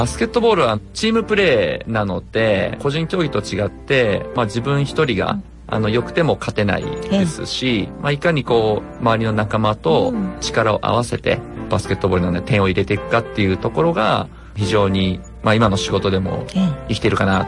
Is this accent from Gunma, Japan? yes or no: no; Aichi, Japan; born there; also born or lived in Mie; 愛知県で生まれました。